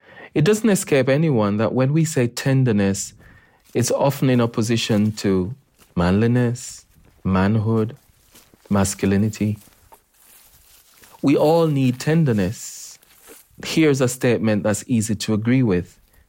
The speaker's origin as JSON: {"language": "English", "country": "Jamaica", "moved": "yes", "lives_now": "Leeds, United Kingdom", "said": "I'm a Jamaican who lives in Leeds."}